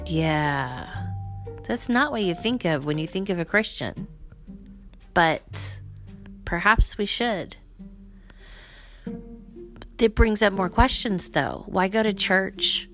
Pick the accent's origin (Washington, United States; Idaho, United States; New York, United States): Idaho, United States; I grew up in Idaho where there was a ton of Mormons.